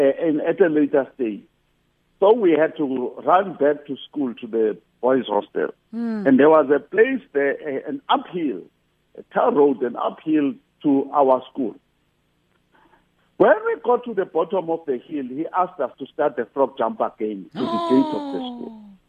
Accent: Soweto, Gauteng, South Africa; born there; how I was born in Paraguana, Soweto, and everything else.

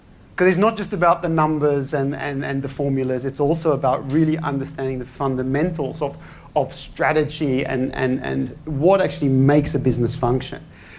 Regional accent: Australia; now in Belgium

